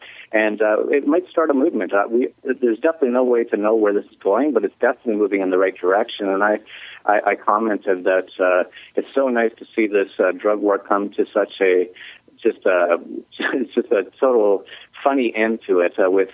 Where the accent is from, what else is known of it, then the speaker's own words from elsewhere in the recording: Canada; moved away; I'm originally from Canada, so I'd moved out of Canada.